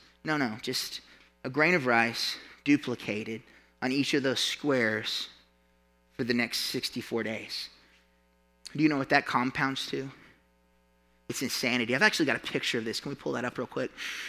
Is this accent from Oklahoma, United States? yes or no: yes; Catoosa, Oklahoma, United States; I come from Catoosa. And in Catoosa, people knew my family, and it was not for good things.